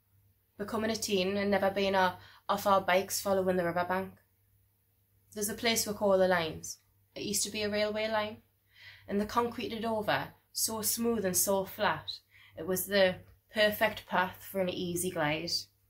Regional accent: Newcastle, North East England, United Kingdom; My accent may not show it at times. I can be very well spoken, especially in new company, but get me relaxed and around friends and family and you'll hear it. The place I'm proud to be from.

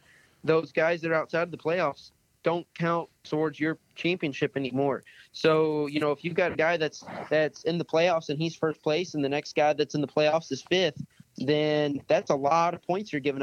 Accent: Louisville, Kentucky, United States; I'm from Louisville, Kentucky. I'm 20 now, so I've been doing it about 13 years.

